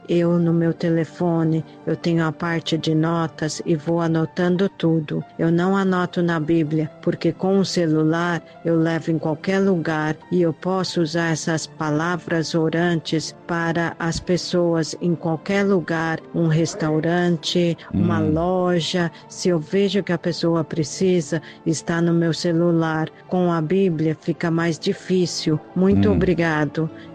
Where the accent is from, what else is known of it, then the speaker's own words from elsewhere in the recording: Florida, United States; sou da Flórida.